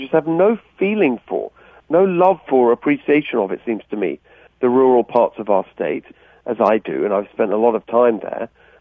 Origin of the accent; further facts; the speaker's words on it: England, United Kingdom; So my parents are Hungarian. They were refugees from communism. I was born in England, as people you can tell from my accent. I grew up in a very normal working class household in England. My stepfather, who's also Hungarian